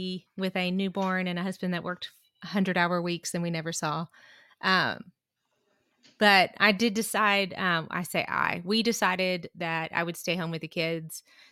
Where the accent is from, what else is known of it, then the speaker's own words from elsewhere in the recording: Alabama, United States; also born or lived in Mississippi; So I was born in Mississippi. Couldn't tell by the accent. Well, I only lived in Mississippi for 9 months and we moved to Alabama. So I was pretty much raised in Alabama.